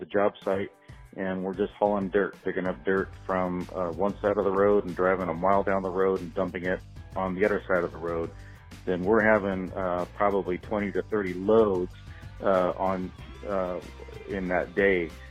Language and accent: English; Sacramento, California, United States; I'm from Sacramento, and I drive a set of bottom dumps, a set of doubles.